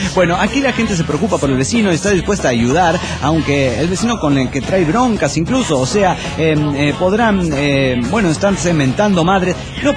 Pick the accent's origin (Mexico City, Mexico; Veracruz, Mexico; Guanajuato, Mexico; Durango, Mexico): Veracruz, Mexico; Coatzacoalcos; now in Monterrey, Mexico; soy de Coatzacoaqueño, es decir, de Coatza, de Coatzacoacos, Veracruz, por si el pirata no pronunció bien.